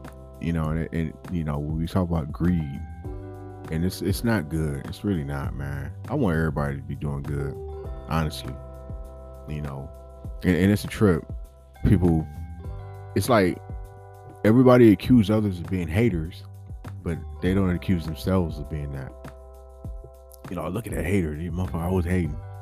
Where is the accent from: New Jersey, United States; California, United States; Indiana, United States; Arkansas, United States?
California, United States; San Bernardino; also born or lived in Los Angeles; But yeah, I rep San Bernardino. That's in the IE, Inland Empire. But you know, I was born in Los Angeles. I'm not the biggest LA fan, but LA is the shit.